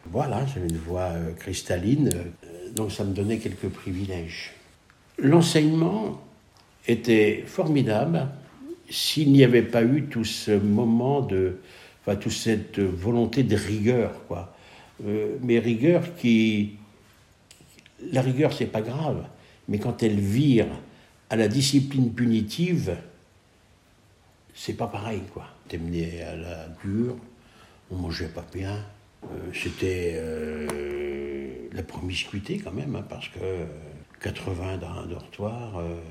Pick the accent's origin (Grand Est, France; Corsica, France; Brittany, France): Brittany, France; Domloup; je suis né à Donloup le 6 septembre 1947. Voilà, je suis resté toujours à Donloup, j'ai 76 ans aujourd'hui.